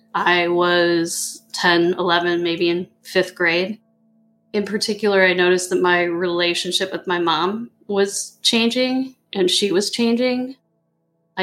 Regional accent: Midwest, United States; I grew up in the Midwest, but my parents are from Kentucky.

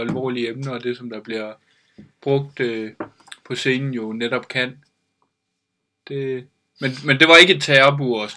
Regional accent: Region of Southern Denmark, Denmark

